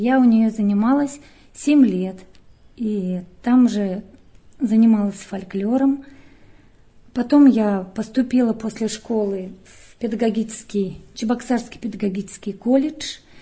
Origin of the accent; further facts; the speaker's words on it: Chuvashia, Russia; now in Ostashkov, Russia; Я сама из Чувашии, я родилась в Чувашии. Родители у меня тоже все там, и родные все там. Я там выросла, я там училась. Я училась в школе в Чувашии.